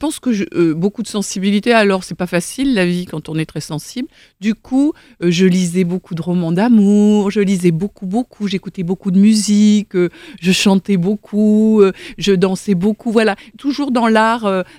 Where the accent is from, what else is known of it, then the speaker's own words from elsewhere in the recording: Nice, Provence-Alpes-Côte d'Azur, France; Et puis parce que je suis de Nice et face à la mer.